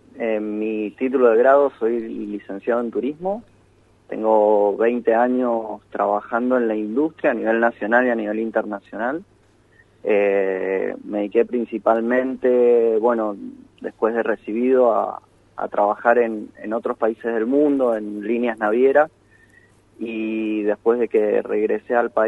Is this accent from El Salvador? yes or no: no; Argentina; como argentino, como ferviente defensor de la soberanía sobre las Islas Malvinas